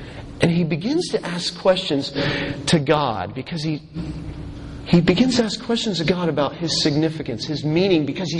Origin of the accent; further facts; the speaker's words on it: Texas, United States; You know, I'm from Texas originally, and as most of you Texans know, and those of you that don't, I feel sorry for you, and you should know, that football is big in Texas.